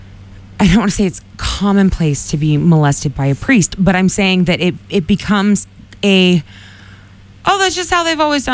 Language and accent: English; Boston, Massachusetts, United States; I just growing up in Boston, in this, you know, in the basically Quincy's like a suburb of Dorchester and Southie, but growing up in like the Irish Catholic part of Boston, I just assumed most people were Catholic.